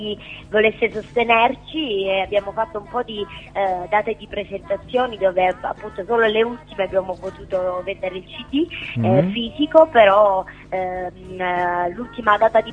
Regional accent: Apulia, Italy; now in Milan, Italy; Io sono pugliese, adesso vivo a Milano, ma ci vivo da poco

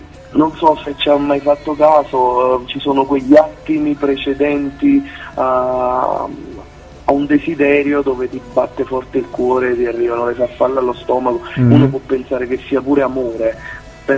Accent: Campania, Italy; perché io vengo dalla Campania, da Sannio

